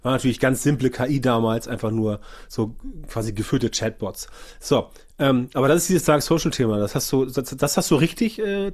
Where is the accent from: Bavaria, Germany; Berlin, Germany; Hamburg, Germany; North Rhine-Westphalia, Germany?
Hamburg, Germany; wenn ich nicht in Hamburg geblieben wäre, weil ich komme ja aus der Region hier